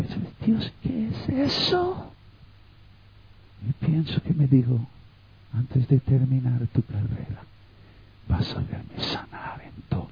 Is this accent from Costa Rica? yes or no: no; United States; Spanish is a second language; now in Mexico; Ministrando en México. Yo soy un, lo que llaman gringo. Yo soy un norteamericano. Aprendí español cuando tenía la edad que no puedo perder el acento.